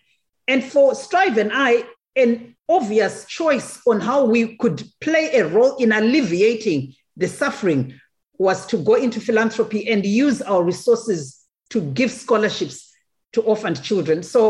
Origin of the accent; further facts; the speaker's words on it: Zimbabwe; So I am a Zimbabwean, born in Zimbabwe. Zimbabwe is a beautiful little country in Southern Africa.